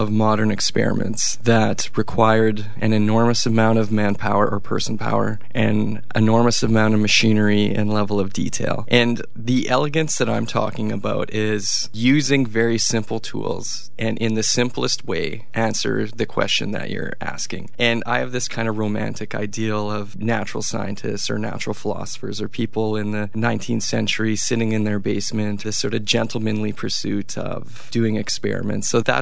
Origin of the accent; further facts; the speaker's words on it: Ontario, Canada; I'm from Northwestern Ontario.